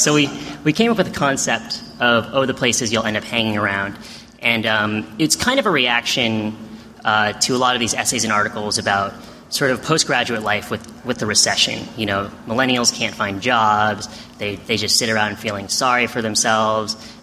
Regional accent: Seattle, Washington, United States; We hail from Seattle. So a lot of our friends had pretty similar experiences, and Seattle's actually been sheltered from the recession a little more than some places

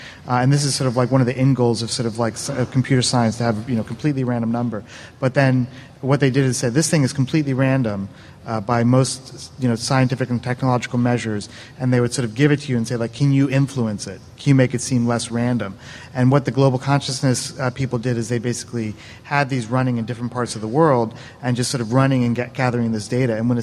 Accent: Princeton, New Jersey, United States; Actually, I grew up in Princeton.

